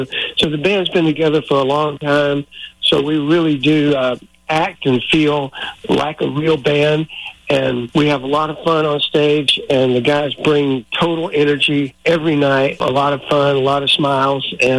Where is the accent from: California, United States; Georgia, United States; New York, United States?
Georgia, United States; moved away; I grew up in South Georgia. I mean, I've been on the West Coast for 40 years now. But, you know, I still have family and friends in Georgia and down south.